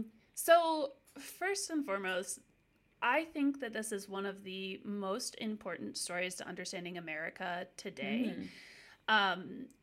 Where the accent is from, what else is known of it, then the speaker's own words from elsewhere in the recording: Ohio, United States; Growing up in Ohio, I felt like this was something that people were always a little bit talking about.